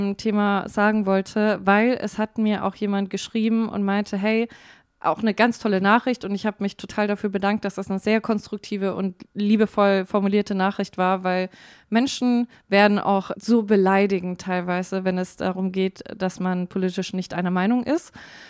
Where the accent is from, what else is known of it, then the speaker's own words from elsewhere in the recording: Bavaria, Germany; ich komme aus Bayern